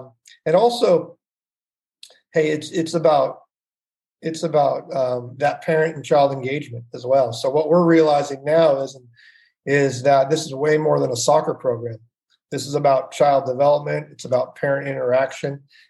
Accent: Seattle, Washington, United States; So I grew up in Seattle, Washington, up in the Northwest.

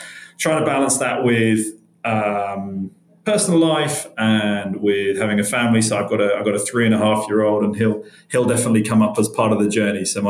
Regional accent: Reading, South East England, United Kingdom; I'm in my late 30s, so I grew up just outside London, so basically in a small town called Reading, which will mean a lot to British people and not a lot to others. It's not a town that's well known for being that exciting

